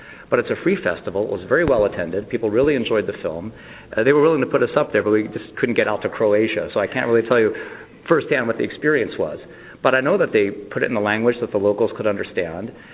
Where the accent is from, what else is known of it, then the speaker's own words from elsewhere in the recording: California, United States; And I just found out about it, and we're from Southern California, so Bel Air was close by.